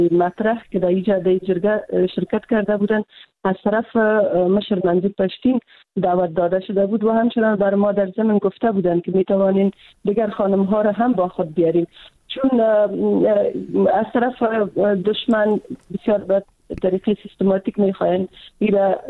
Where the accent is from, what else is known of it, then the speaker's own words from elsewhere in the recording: Afghanistan; خودم چون از افغانستان هستم